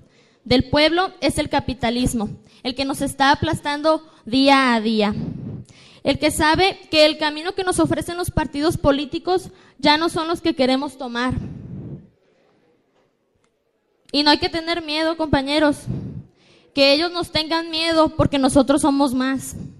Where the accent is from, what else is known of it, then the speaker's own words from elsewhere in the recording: Mexico; Nosotros tenemos la responsabilidad como ciudadano mexicano